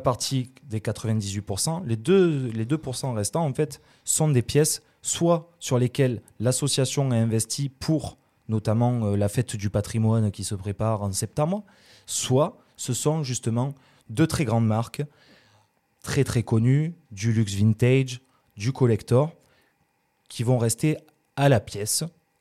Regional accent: La Roque-sur-Pernes, Provence-Alpes-Côte d'Azur, France; Moi, je suis originaire même de La Roque-sur-Pernes.

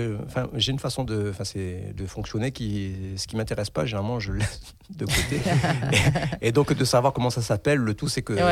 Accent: Réunion, France; moved away as an adult; Moi, c'est pareil, je suis parti avec de la Réunion à mes 18 ans avec ma guitare que j'ai toujours.

